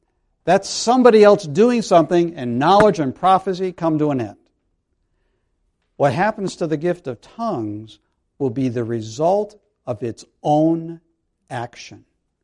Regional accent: New England, United States; Okay, I'm from New England, and I follow the Red Sox.

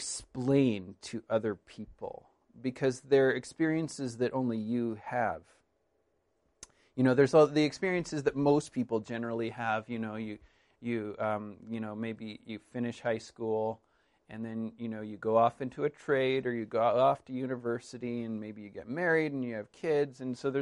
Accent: British Columbia, Canada; And I grew up on the Vancouver Island. The only exciting thing we ever have is earthquakes, and you can't prepare for those.

